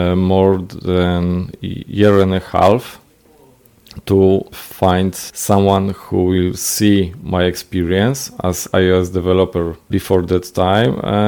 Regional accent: Kielce, Świętokrzyskie Voivodeship, Poland; English is a second language; I live in Kielce, in Poland, as you said, and this is my hometown from birth.

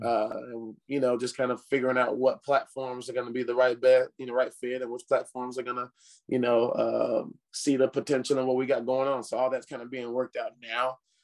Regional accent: Shreveport, Louisiana, United States; now in Las Vegas, United States; I'm from down south Louisiana originally, in my hometown, Shreveport, Louisiana. There's casinos there.

